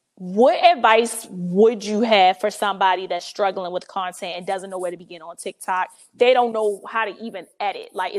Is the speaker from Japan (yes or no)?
no; Baltimore, Maryland, United States; now in Los Angeles, United States; I'm from Baltimore originally, but I've been living in LA for years